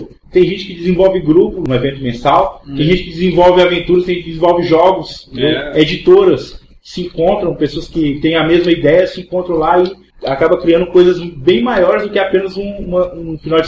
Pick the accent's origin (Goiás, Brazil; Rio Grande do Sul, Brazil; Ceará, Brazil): Ceará, Brazil; Fortaleza; Fortaleza, na minha terra natal